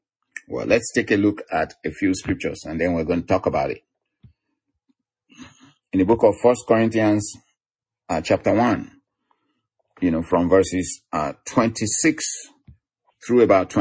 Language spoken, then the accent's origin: English; Southwest Nigeria, Nigeria; I mean, I grew up in the, you know, southwestern part of Nigeria